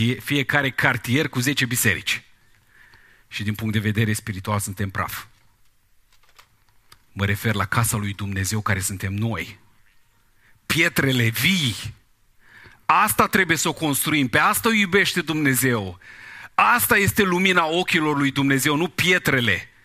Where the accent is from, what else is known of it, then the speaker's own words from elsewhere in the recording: Moldova; Suntem moldoveni, nu majoritatea.